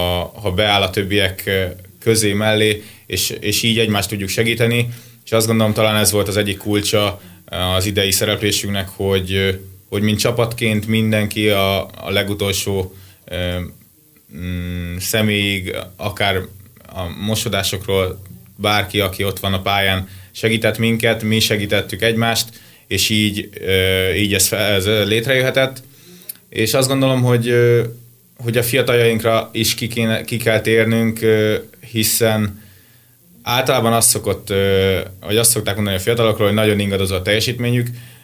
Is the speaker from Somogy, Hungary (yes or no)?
no; Százhalombatta, Pest, Hungary; now in Érd, Hungary; Egyrészt félig vagyok bevándorló, mert én 100 Szombatán nőttem fel, szóval hát nem olyan messze.